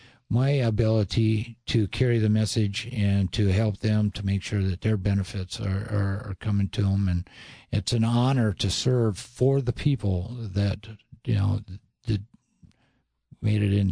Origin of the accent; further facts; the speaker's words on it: Granite Falls, United States; we lost one of our young men from Granite Falls, my hometown.